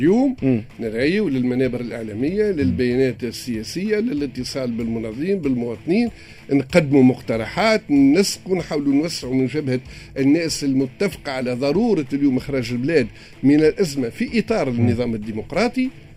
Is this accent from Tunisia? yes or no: yes; Tunisia